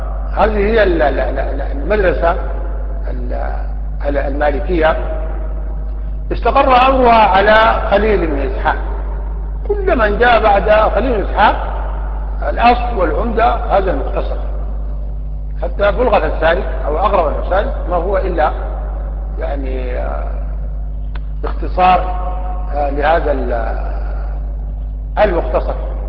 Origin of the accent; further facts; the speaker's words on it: Sudan; يعني مثل عندنا في السودان